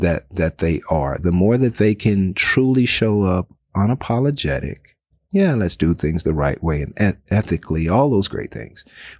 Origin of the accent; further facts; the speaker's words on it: the South, United States; And man, we're from the South.